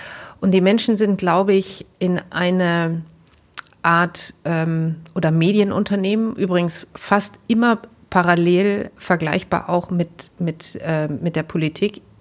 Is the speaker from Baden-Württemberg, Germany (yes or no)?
no; North Rhine-Westphalia, Germany; Ich komme aus Westfalen